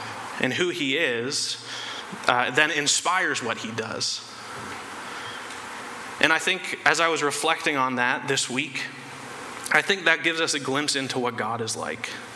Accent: Ontario, Canada; But growing up in Ontario, growing up with my parents where they live is great.

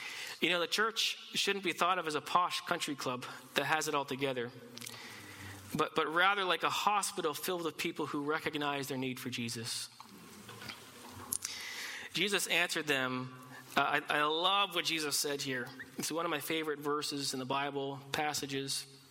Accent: Ontario, Canada; now in Abbotsford, Canada; I'm from Ontario, and so I love shoveling driveways.

